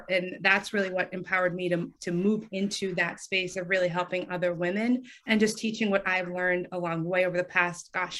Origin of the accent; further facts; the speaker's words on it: New York, United States; also born or lived in Montego Bay, Jamaica; So I was born in Montego Bay, Jamaica, brought to New York as a child, and I watched my parents become business owners